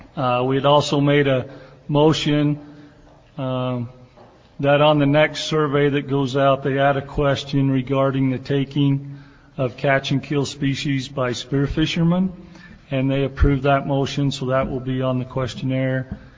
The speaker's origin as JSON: {"language": "English", "town": "St. George", "region": "Utah", "country": "United States", "said": "I'm the chairman of the RAC. I'm from St. George."}